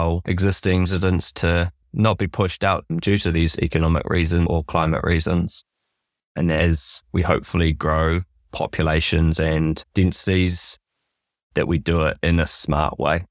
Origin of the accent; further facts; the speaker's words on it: Auckland, New Zealand; I grew up in Auckland, and it is a very hard place to live in regards to how sparse it is, transport, the congestion problems that we have.